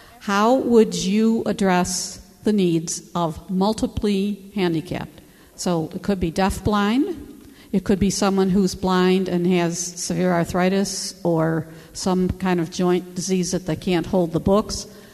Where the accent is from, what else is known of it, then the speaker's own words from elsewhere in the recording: Buffalo, New York, United States; I'm from Buffalo, New York.